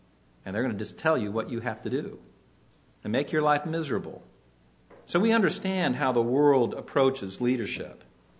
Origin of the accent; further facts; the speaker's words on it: Los Angeles, California, United States; Growing up in Los Angeles, you could see a lot of the Hollywood folks